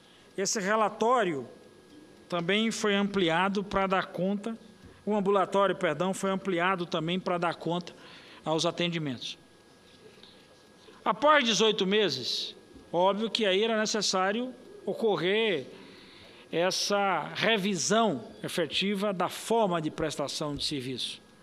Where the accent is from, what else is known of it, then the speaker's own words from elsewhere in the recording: Salvador, Bahia, Brazil; born there; meu pai foi morar exatamente numa pequena casa no subúrbio ferroviário, na localidade de Escada, onde eu nasci. Essa área é uma área que abriga uma expressiva parcela da população da cidade de Salvador.